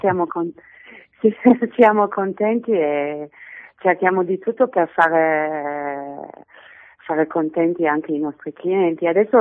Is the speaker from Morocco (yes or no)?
no; Solingen, North Rhine-Westphalia, Germany; Italian is a second language; Siamo tutte e due della stessa regione, che è Nordrhein-Westfalen, però io sono di una piccola città che si chiama Solingen, che è famosa per i coltelli che si fanno lì